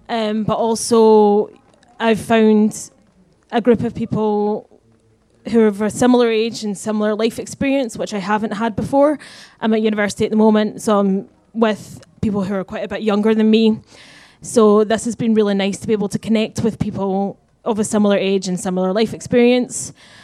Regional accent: Glasgow, Scotland, United Kingdom; I'm 28 from Glasgow.

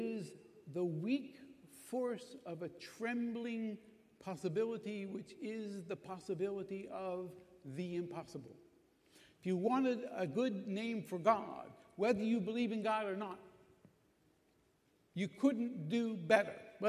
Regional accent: United States; I'm from the United States, and we have a thing called the Nixon tapes.

